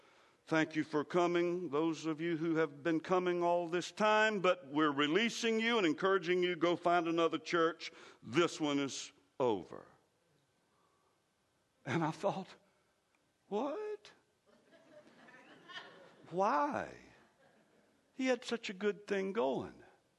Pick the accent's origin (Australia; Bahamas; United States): United States; the South; Now, I'm from the South, the Bible Belt.